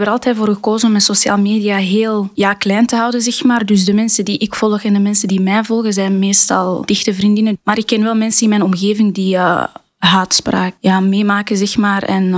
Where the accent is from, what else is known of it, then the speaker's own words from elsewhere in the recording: Mechelen, Antwerp, Belgium; ik ben 22 jaar. Ik ben van Mechelen